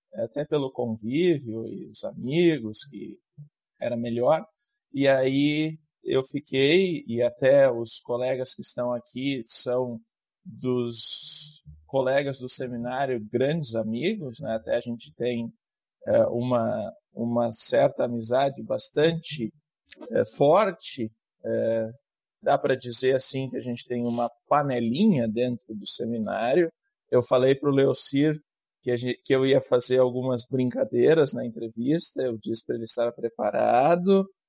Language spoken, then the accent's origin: Portuguese; Novo Hamburgo, Rio Grande do Sul, Brazil; now in Indaiatuba, Brazil; Eu sou de Novo Hamburgo, eu sou um dos que mais próximo morava do seminário e agora sou um dos que está mais longe do seminário. Estou em São Paulo, aqui em Indaiatuba e Campinas.